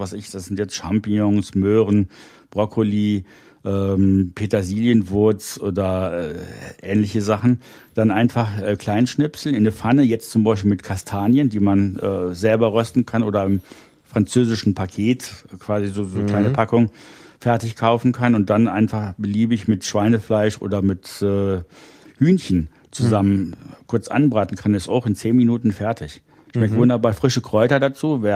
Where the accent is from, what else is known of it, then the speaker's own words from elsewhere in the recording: Rhineland, Germany; ich bin im Rheinland aufgewachsen, Muscheln isst man da auch